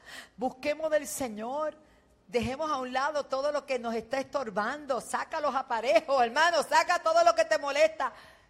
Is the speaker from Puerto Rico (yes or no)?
yes; Puerto Rico; la condición de nuestro país. Los problemas que tenga el gobierno, eso no es ajeno, nosotros somos parte de un Puerto Rico